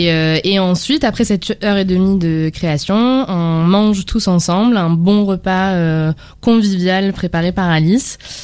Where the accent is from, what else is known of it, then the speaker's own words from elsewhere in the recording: Marseille, Provence-Alpes-Côte d'Azur, France; moi déjà je suis irlandaise marseillaise, mes parents sont irlandais mais je suis née, j'ai grandi à Marseille.